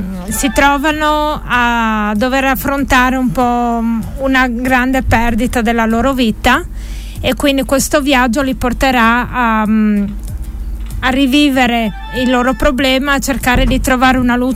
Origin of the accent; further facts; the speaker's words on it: Cleulis, Friuli-Venezia Giulia, Italy; also born or lived in Tolmezzo; now in Udine, Italy; Io sono nata a Tolmezzo, vissuta tra le montagne, a Cleulis, però adesso abito a Udine